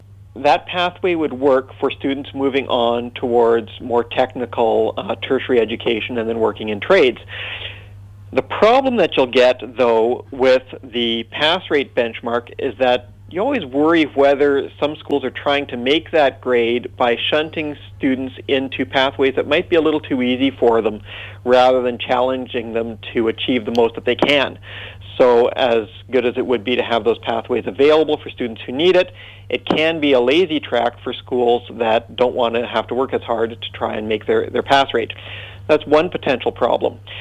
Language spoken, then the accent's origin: English; Canada; that I grew up with in Canada